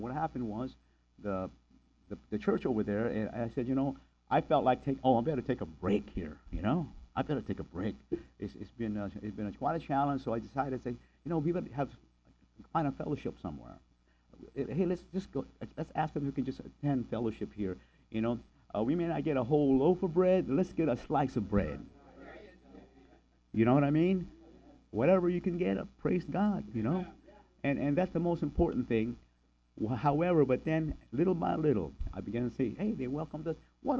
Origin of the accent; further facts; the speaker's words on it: Philippines; And some of them thought I was Mexican, but I told them, no, I'm Filipino.